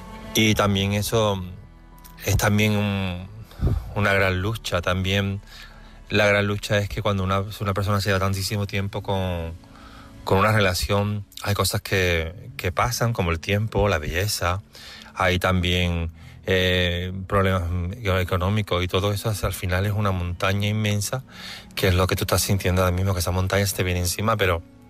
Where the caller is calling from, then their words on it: Sevilla, Andalusia, Spain; de Sevilla